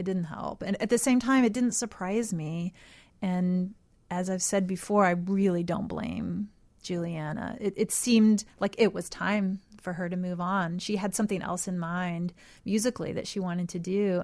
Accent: Bloomington, United States; now in Chicago, United States; When I was growing up in Bloomington, it was a major destination.

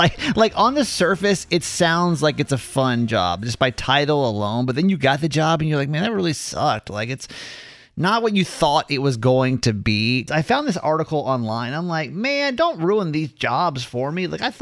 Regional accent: Atlanta, Georgia, United States; Like, I'm from Atlanta originally.

